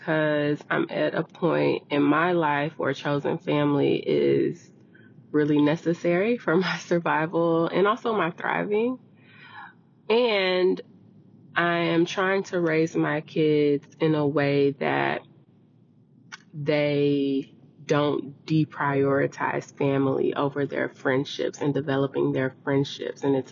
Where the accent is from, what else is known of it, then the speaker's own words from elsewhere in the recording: Houston, Texas, United States; I'm Tamil from Houston, Texas